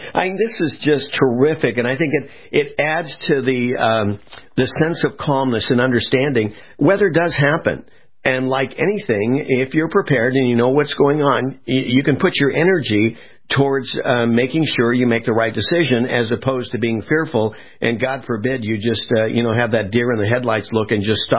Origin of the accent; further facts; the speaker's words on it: West Coast, United States; because I was a kid growing up in the West Coast, and we had a lot of earthquake activity, and it's been a while. I'm on the East Coast now